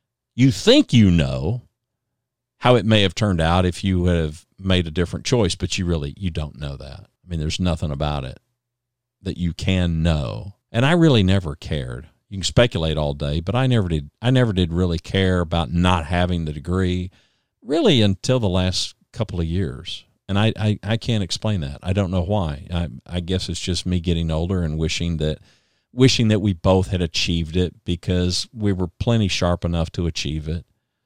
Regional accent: Ada, Oklahoma, United States; born there; I was born in Ada, Oklahoma. So for me, going back to the state of Oklahoma was a bit like going home.

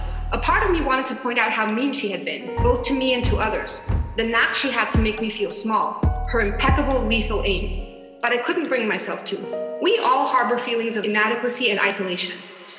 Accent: Mexico; I'm from Mexico, so it was in Spanish.

